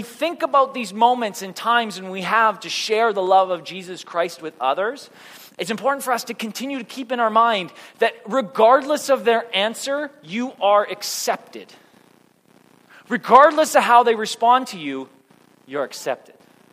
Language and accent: English; Manitoba, Canada; So I grew up in Manitoba, and they take it one step further.